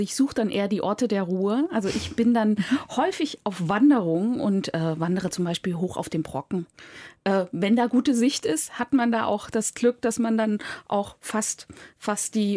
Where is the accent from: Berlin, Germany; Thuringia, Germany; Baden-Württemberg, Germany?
Thuringia, Germany; Und also ich bin ja ursprünglich aus Thüringen.